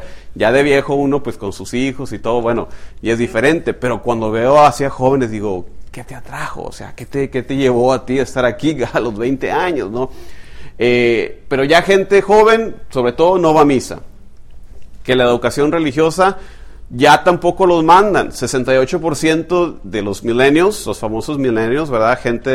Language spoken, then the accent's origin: Spanish; Mexico; Yo en mi país, de México, muchas procesiones, ¿verdad?